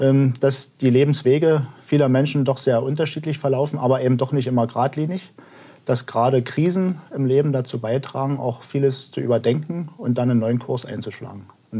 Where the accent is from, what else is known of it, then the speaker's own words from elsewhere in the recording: Senftenberg, Brandenburg, Germany; in Senftenberg, meiner Heimatstadt, aufgewachsen ist